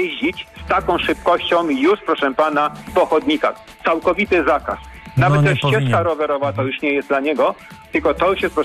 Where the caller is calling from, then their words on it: Stargard, West Pomeranian Voivodeship, Poland; Ja z Stargardu i chcę powiedzieć